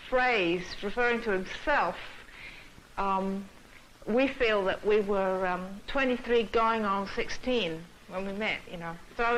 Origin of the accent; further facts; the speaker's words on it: England, United Kingdom; So I grew up in England, but I didn't go to school, and therefore I don't think I was ever very English. I mean, I felt Welsh, and I felt Russian-Jewish, you know.